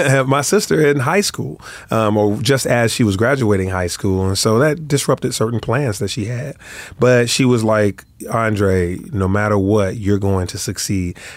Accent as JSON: {"language": "English", "town": "Atlanta", "region": "Georgia", "country": "United States", "tie": "born or raised there", "said": "Yeah, I'm born and raised in Atlanta in Adamsville. That's the west side."}